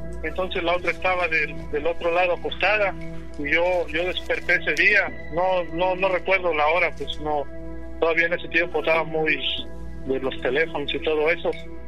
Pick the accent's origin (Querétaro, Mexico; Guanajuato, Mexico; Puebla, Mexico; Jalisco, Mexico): Querétaro, Mexico; now in San Diego, United States; soy de Querétaro, pero ahorita estoy viviendo en San Diego, California.